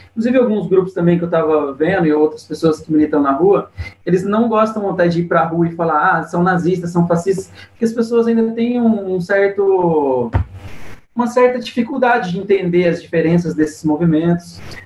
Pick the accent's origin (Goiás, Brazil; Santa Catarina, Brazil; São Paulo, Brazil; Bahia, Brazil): São Paulo, Brazil; born there; da minha região ali, da região onde eu nasci, ali de Paraguaçu Paulista, uma cidade vizinha.